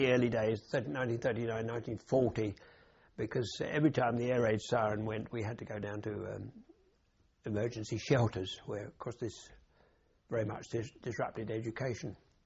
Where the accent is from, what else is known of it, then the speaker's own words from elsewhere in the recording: Harrow, London, United Kingdom; I was born in Harrow in Middlesex in 1926.